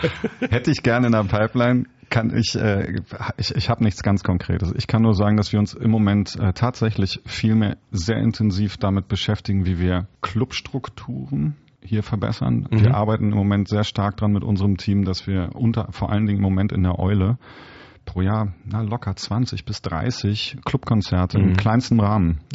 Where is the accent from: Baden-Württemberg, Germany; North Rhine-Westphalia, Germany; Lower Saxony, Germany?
Lower Saxony, Germany; Knesebeck; zumal ich gebürtig aus Knesebeck bin.